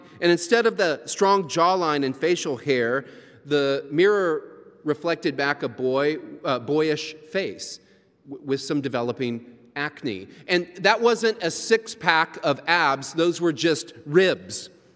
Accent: Louisville, Kentucky, United States; I grew up in Louisville, and my parents had this basement that I spent most of my time in.

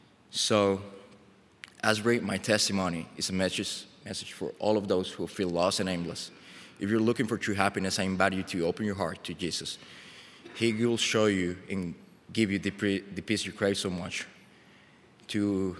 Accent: Colombia; English is a second language; I'm a kid from Colombia, beautiful country.

